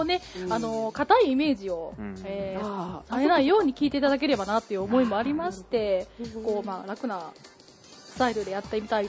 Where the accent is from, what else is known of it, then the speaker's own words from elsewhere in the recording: Takatsuki, Osaka, Japan; 大阪府高槻市から来ました。